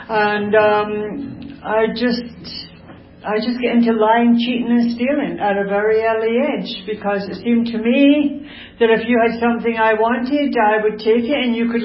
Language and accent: English; Glasgow, Scotland, United Kingdom; born there; I was born in Glasgow, Scotland. I'm an Irish Scot, you know, part Irish, part Scots.